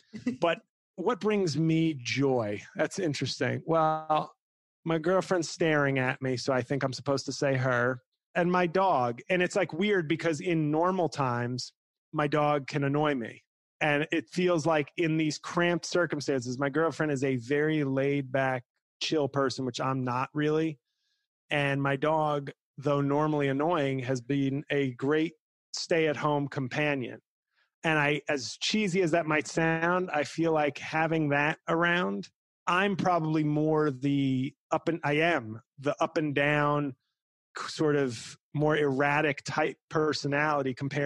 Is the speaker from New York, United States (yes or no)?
yes; New York, United States; moved away as an adult; I just had to leave after 40 years of being a New Yorker.